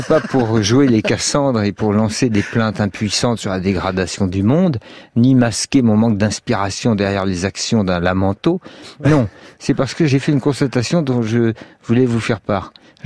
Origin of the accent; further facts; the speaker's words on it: Paris, Île-de-France, France; comme moi j'étais parisien